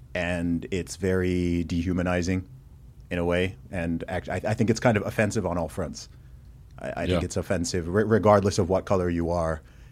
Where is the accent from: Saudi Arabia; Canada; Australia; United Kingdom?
Saudi Arabia; but I grew up in Saudi Arabia, and from day one, big expat community, I was just surrounded by everyone from the beginning.